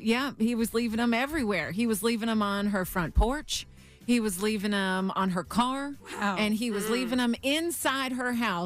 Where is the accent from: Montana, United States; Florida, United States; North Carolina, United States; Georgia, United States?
Florida, United States; St. Petersburg; So we're traveling to my hometown, the west coast of Florida, beautiful St. Petersburg.